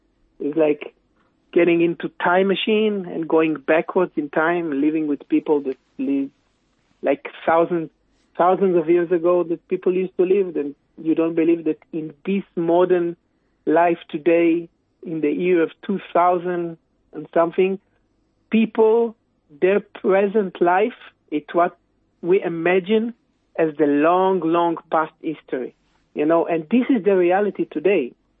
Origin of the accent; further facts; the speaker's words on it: Haifa District, Israel; I grew up in an artist village in the north of Israel, in the Carmel Mountain, a very unique village, very special.